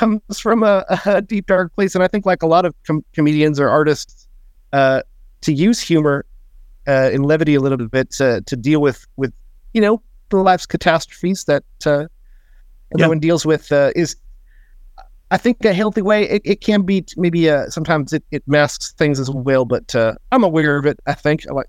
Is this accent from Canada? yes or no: yes; Manitoba, Canada; also born or lived in Oklahoma; I mean, I was born in Oklahoma, so that's kind of where this whole thing gets started from. But I didn't live there too long. I moved up to rural Manitoba when I was a kid.